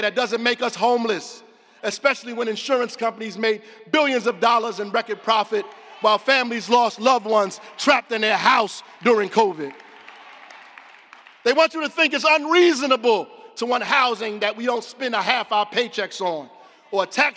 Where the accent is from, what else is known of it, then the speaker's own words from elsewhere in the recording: Newark, New Jersey, United States; But I'm from Newark. I love this city, and we all have so much to be proud of.